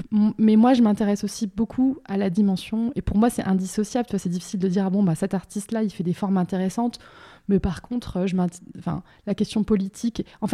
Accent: Bordeaux, Nouvelle-Aquitaine, France; cette région dont je suis moi-même originaire, en fait je suis originaire de Bordeaux.

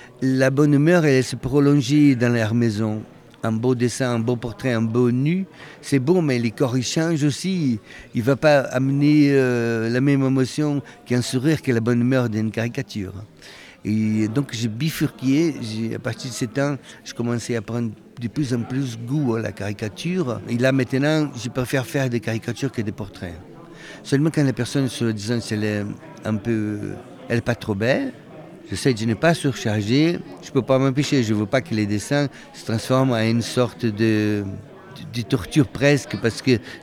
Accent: Brazil; French is a second language; moved away as an adult; now in France; je suis français et brésilien. Je suis arrivé en France à l'âge de 30 ans.

